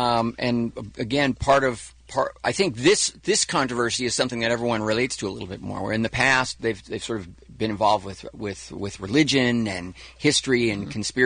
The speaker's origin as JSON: {"language": "English", "country": "United States", "said": "it's always interesting for me as an American, because these are really international movies."}